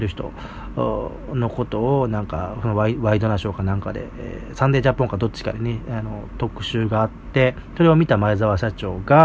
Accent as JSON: {"language": "Japanese", "region": "Mie", "country": "Japan", "said": "僕が被災市出身で、まあ、共に九州合併してね、津になったんですけれども、"}